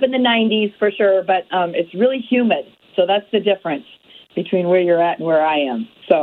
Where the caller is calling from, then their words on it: Des Moines, Iowa, United States; And I'm calling today from Des Moines, Iowa. I got to spend some time with my family here in Iowa for the 4th.